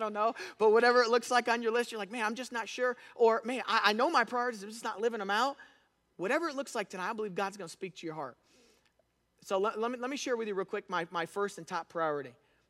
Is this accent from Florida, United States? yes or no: yes; Florida, United States; The water's beautiful. I grew up in Florida.